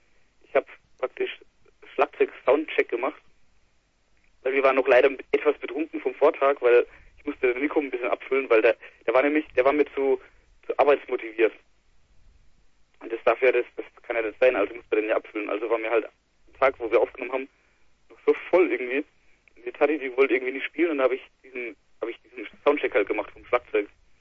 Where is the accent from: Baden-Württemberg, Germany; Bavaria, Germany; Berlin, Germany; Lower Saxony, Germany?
Baden-Württemberg, Germany; Nee, ich komme eigentlich aus der Nähe von Karlsruhe.